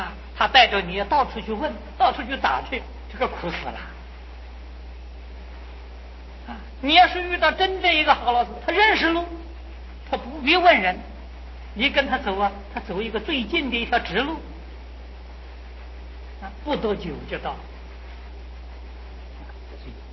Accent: China; 照我们中国人的计算法啊，虚云老和尚就是主张我们中国人计算的方法

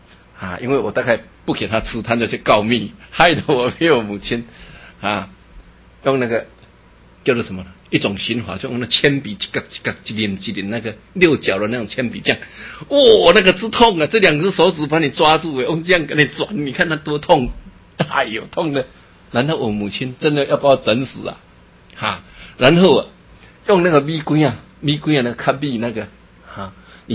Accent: China

